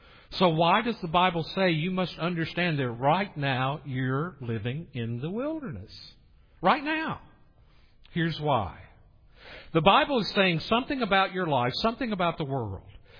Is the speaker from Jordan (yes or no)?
no; East, United States; I'm from the East. I think of places like North Carolina or Eastern Tennessee.